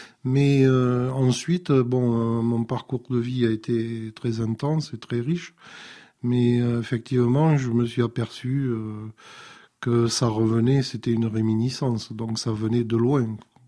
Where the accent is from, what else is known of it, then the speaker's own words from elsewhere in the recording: Bergerac, Nouvelle-Aquitaine, France; je suis originaire de la Dordogne. Je suis né à Bergerac. Et donc, bon, c'est un très, très beau pays.